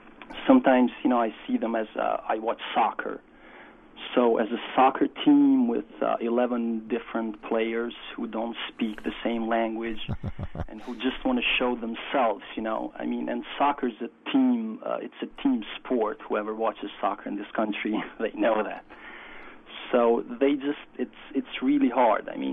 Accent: Kosovo; now in New York, United States; I'm from Kosovo.

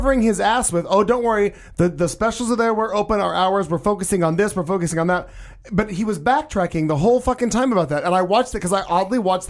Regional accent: Midwest, United States; I have a whole different view of Walmart only because I'm from the Midwest. I grew up 2 hours from Bentonville, Arkansas.

